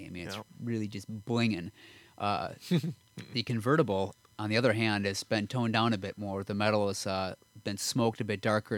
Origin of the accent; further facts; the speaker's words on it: Milwaukee, Wisconsin, United States; Because I grew up in Milwaukee, which is a little ways away from Detroit, so it's away from the auto industry.